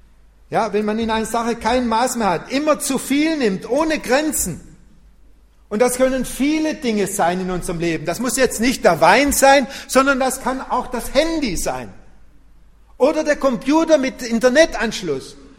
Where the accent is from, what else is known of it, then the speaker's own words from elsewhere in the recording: Argentina; German is a second language; now in Germany; ich weiß jetzt nicht, wie hier in Deutschland, aber bei uns in Argentinien ist manchmal so